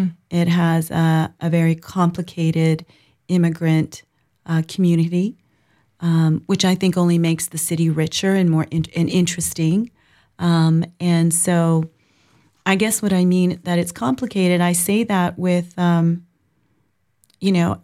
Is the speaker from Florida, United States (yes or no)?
yes; Jacksonville, Florida, United States; I grew up in Jacksonville. I grew up on the South Side.